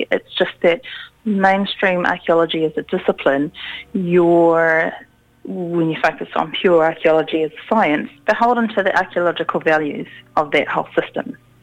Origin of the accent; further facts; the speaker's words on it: Manurewa, Auckland, New Zealand; I'm from Rewa, you know, south side. I'm from Manirewa, grew up in places with people that a lot of mainstream New Zealand just doesn't identify with and doesn't allow for.